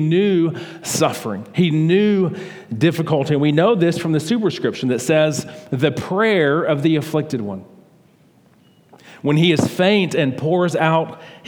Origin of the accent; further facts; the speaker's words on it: Houston, Texas, United States; I'm not from Dallas. I don't know if this is better or worse. I'm actually from Houston.